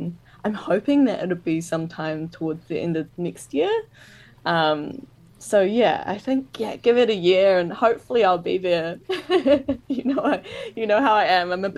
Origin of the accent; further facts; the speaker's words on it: Arrowtown, Otago, New Zealand; Well, I grew up in Arrowtown